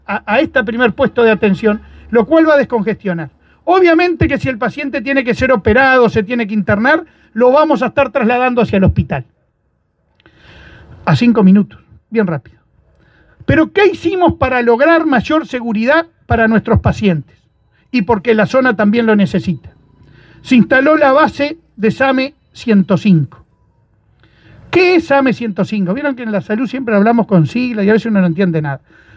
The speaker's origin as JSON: {"language": "Spanish", "town": "Las Piedras", "region": "Canelones", "country": "Uruguay", "said": "somos canarios, somos acá de Las Piedras, siempre trabajé como médico aquí"}